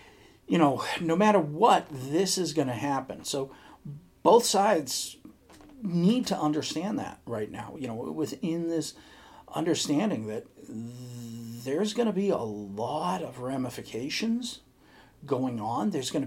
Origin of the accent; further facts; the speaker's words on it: Boston, Massachusetts, United States; also born or lived in Missouri; I'm a Northeast guy. I'm a Northerner, born and bred Bostonian.